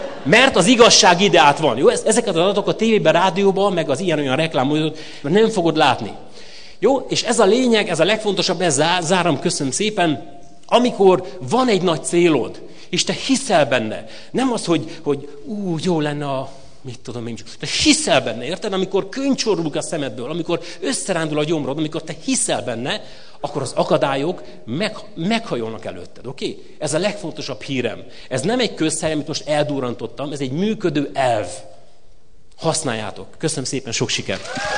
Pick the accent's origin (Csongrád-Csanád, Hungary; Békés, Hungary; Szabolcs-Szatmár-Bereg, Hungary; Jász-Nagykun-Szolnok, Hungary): Szabolcs-Szatmár-Bereg, Hungary; Nyírcsászári; Jó, én gyerekkoromban, Nyírsászáriban nőttem föl